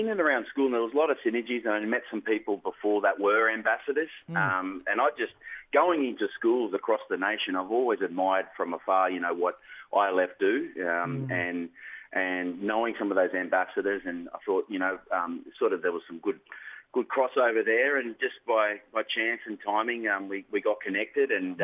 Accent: New South Wales, Australia; I'm from the Tweed Coast of New South Wales, saltwater family, Bundjalung country, the clan groups in Goodjumbara, Midjumbull, and grew up on the beaches, all mullet fishermen, my family

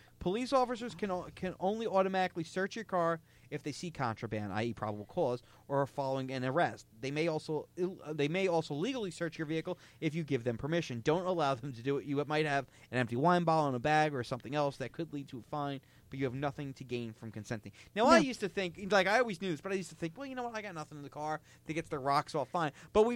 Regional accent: New Jersey, United States; I went, growing up in Jersey

